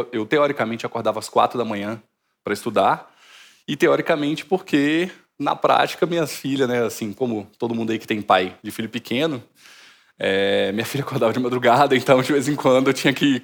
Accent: Brasília, Federal District, Brazil; Como bom candango, né?

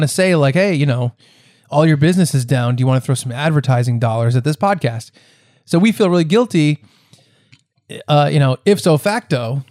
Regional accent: Ohio, United States; I'm from Ohio, but strangely enough, my accent sounds exactly like Chuck's Harry Potter voice.

